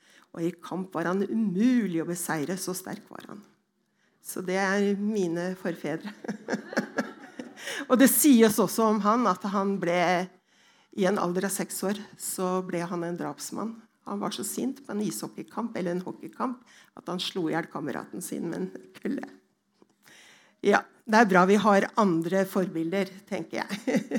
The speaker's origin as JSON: {"language": "Norwegian", "country": "Iceland", "said": "Og som islending, så har jeg blitt innlemmet i et slektsregister, i Islendingabok, som det heter, som alle islendinger kan komme inn på ved å taste inn sitt personnummer."}